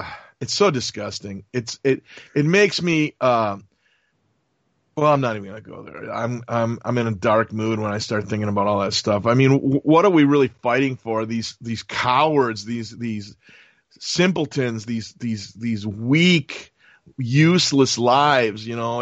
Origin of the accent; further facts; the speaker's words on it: United States; I guess if you want to pronounce it the European way, but I'm an American, so viry.